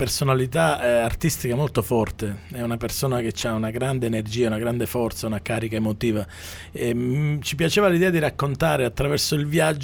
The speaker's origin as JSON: {"language": "Italian", "town": "Cosenza", "region": "Calabria", "country": "Italy", "tie": "born there", "also_born_or_lived": "Bologna", "lives_now": "Florence, Italy", "said": "Io sono nato a Cosenza e i miei vivono sulla costa ionica a Mirto Crusia. E adesso vivo a Firenze, ho vissuto molti anni a Bologna, però sì, sono calabrese della parte ionica del nord."}